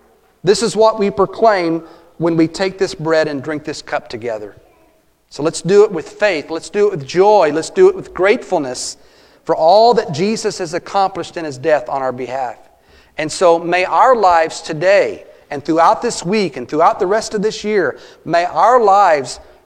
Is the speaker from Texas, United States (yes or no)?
yes; Glen Rose, Texas, United States; While I was down in Glenrose this past week, the only day that I was in Glenrose, my hometown, one of my uncles passed away.